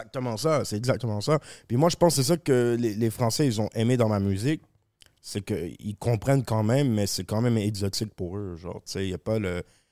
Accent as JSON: {"language": "French", "town": "Montreal", "region": "Quebec", "country": "Canada", "tie": "born or raised there", "accent": "Québécois", "said": "Ben, t'sais, c'est le fait que j'ai grandi à Montréal, on a pas, on a un accent moins, plus soft à Montréal. Genre, pour un Français, je sonne comme un gars de Montréal, c'est sûr, je sonne comme un Québécois."}